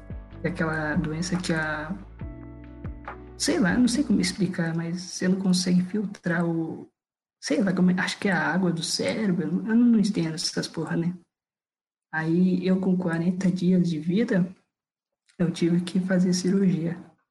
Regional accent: São Paulo, Brazil; Então, eu sou aqui de São Paulo, né? Sou perto da capital aqui, né? Não moro no interior, não. É cidade grande. Eu tenho 18 anos, né?

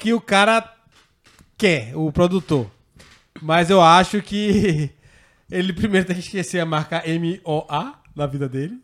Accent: Recife, Pernambuco, Brazil; Eu sei que quando eu era criança pequena lá em Recife

